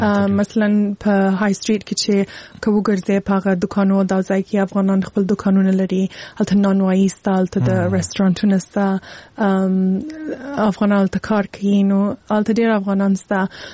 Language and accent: Pashto; Afghanistan; born there; ځکه چې زه په هغه ځای کې پیدا سوی یم. ده چې هلته لوی سوی نه یم، هلته مې درس ویلی نه دی، خو مور و پلار مې افغانان دي، زه خپله افغان یم.